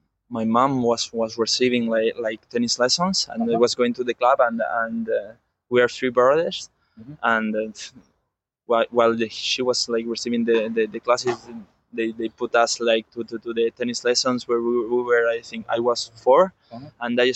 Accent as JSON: {"language": "English", "town": "Valencia", "region": "Valencian Community", "country": "Spain", "said": "I'm from Valencia, and it's really, really traditional."}